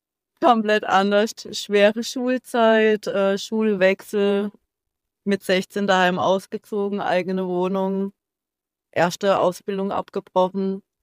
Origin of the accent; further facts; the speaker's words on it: Baden-Württemberg, Germany; bin irgendwann zurückgekommen in meine Heimat im Schwarzwald. Ich habe keine Lust mehr gehabt, in der Stadt zu leben.